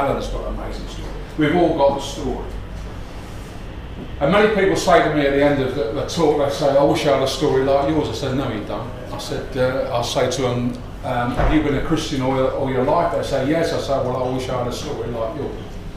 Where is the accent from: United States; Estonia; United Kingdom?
United Kingdom; Burton-on-Trent, West Midlands; born there; I was born up in the Midlands in a place called Burton-on-Trent.